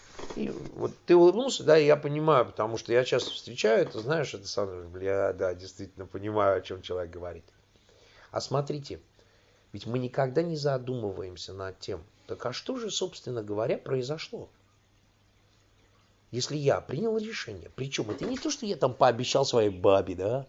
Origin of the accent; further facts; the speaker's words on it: Saint Petersburg, Russia; moved away; Значит, я уехал из тогда еще Советского Союза в 79 году. Сам я питерский.